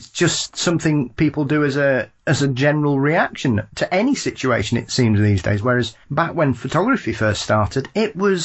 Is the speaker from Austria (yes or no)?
no; United Kingdom; as a Brit